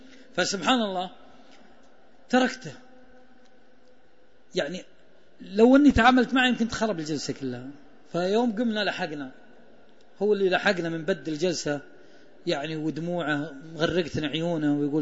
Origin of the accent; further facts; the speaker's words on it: Taif, Makkah Province, Saudi Arabia; also born or lived in Riyadh; أنا من مواليد الحوية الطائف، ورحنا الرياض